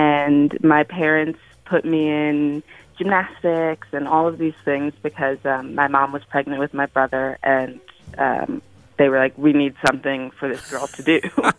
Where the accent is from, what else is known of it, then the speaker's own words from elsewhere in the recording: Cleveland, Ohio, United States; moved away as an adult; now in Pittsburgh, United States; Yeah, and I am born and raised in Cleveland, Ohio, and that's where I trained.